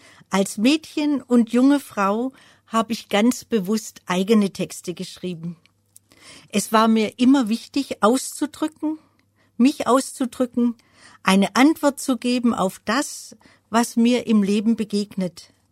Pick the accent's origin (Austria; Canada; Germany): Germany; Urbach, Baden-Württemberg; Mein Geburtsort Urbach, der hier praktisch in der Nähe liegt